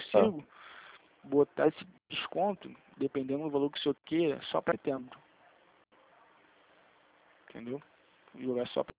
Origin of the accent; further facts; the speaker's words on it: Rio de Janeiro, Brazil; sou do Rio de Janeiro.